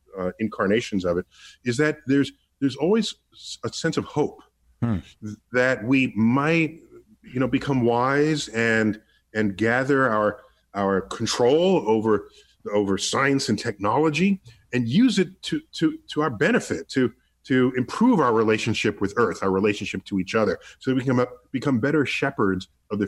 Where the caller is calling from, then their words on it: New York City, New York, United States; I'm zooming from New York City.